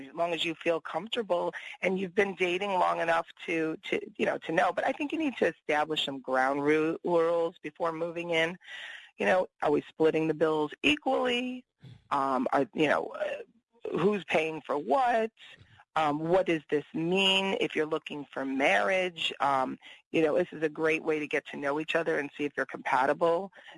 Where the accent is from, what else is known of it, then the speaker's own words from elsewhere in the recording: East Coast, United States; I'm from the East Coast.